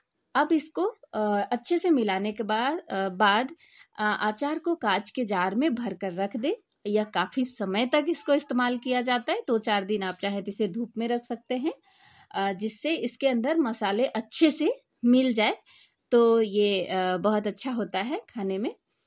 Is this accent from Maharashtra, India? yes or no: no; Lohardaga, Jharkhand, India; और मैं लोहरदगा जिला के रहने वाली हूँ।